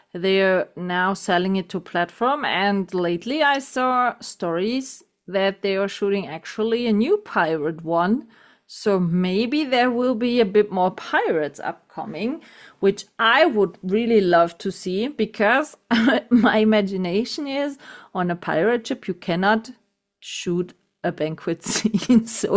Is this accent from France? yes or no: yes; France; English is a second language; because my hometown was the capital of France in the Second World War for 9 months.